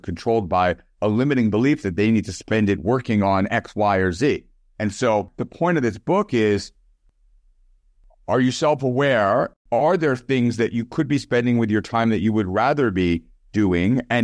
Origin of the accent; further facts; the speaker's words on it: Brooklyn, New York, United States; Yeah, well, I was a city boy. I grew up in Brooklyn.